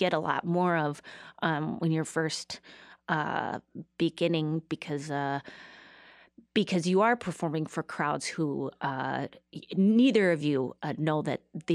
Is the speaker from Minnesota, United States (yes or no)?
yes; Duluth, Minnesota, United States; I grew up in Duluth, Minnesota, where it was very, I know there's a Duluth, Georgia, so I don't want to confuse people.